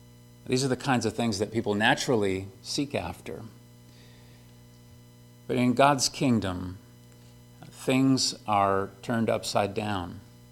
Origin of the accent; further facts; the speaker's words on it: Frankenmuth, Michigan, United States; I grew up in Frankenmuth, and there's just not so many